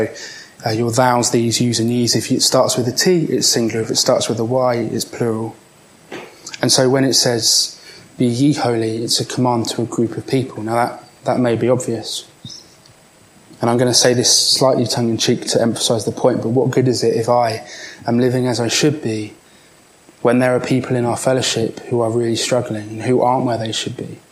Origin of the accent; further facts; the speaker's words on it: United Kingdom; I guess, being British, we don't like to open up.